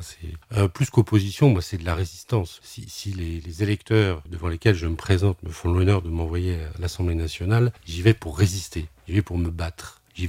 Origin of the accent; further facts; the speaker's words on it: Plottes, Bourgogne-Franche-Comté, France; dans le village d'où je viens, Plot, à côté de Tournu